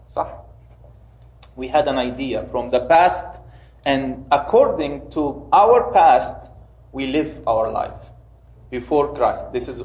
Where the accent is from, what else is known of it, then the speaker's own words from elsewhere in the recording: Upper Egypt, Egypt; I'm coming from Upper Egypt, and Upper Egyptians think that men in the house are the, like, number one.